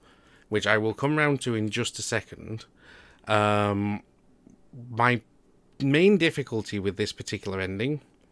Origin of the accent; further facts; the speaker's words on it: United Kingdom; We're quite fortunate as British people to have the NHS